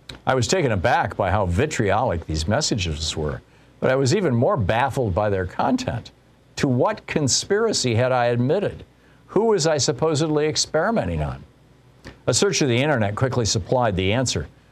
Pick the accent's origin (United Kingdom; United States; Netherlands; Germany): Germany; first language German; English is a second language; German is my mother tongue, but after going to college in Britain and grad school in America, I'm now more comfortable talking about politics in English.